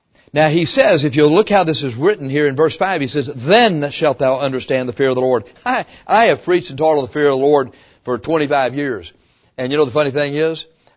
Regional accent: Texas, United States; I have to say that because here we're from South Texas.

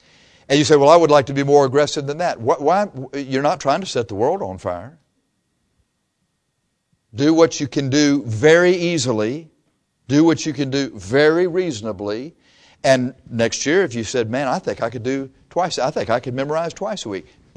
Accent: Corpus Christi, Texas, United States; Well, I'm from Corpus Christi, and look at that cool-looking bridge

